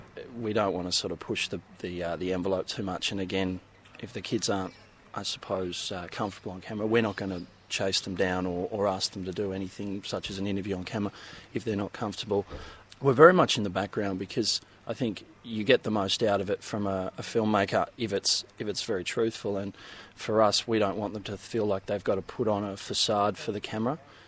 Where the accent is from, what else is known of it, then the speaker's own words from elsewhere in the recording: Sydney, New South Wales, Australia; I grew up in Sydney, but I spent 2 years up in the country working.